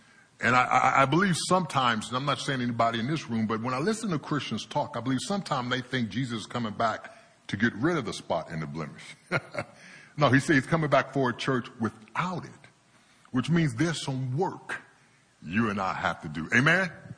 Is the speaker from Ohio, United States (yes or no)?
yes; Youngstown, Ohio, United States; I grew up in Youngstown, Ohio. I lived in a predominantly black environment.